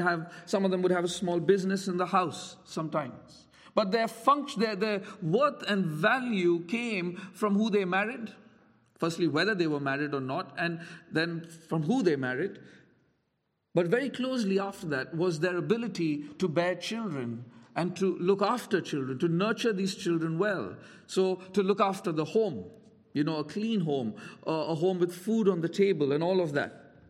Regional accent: India; I'm from India

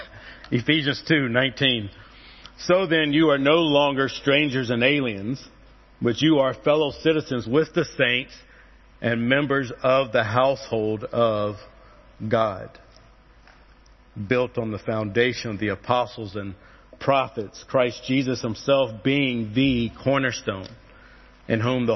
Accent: United Kingdom; As you can tell by the accent, I am British.

